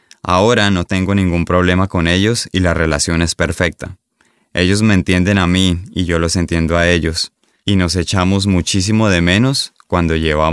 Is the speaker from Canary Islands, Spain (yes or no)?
yes; Tenerife, Canary Islands, Spain; also born or lived in Girona; Uno es mi amigo de siempre, de mi tierra, de Tenerife